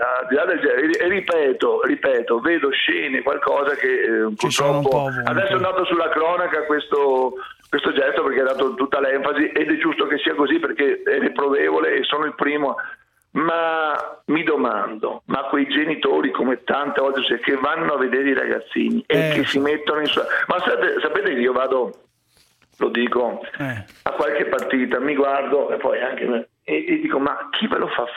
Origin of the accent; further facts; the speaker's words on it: Venice, Veneto, Italy; non sono neanche di Tre Porti, sono di Sant'Erasmo, un'isola adiacente che fa parte di Venezia.